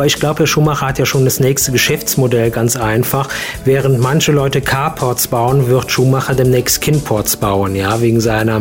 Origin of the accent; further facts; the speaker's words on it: Mainz, Rhineland-Palatinate, Germany; Ja, also ich als Mainzer kann ganz einfach sagen